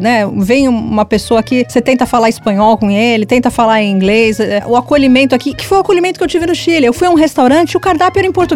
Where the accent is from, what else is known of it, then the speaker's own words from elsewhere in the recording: São Paulo, Brazil; Até eu sou de São Paulo, né?